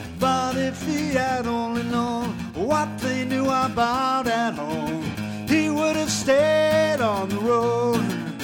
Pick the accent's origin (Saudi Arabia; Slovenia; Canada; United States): Canada; British Columbia; I'm from British Columbia, Canada.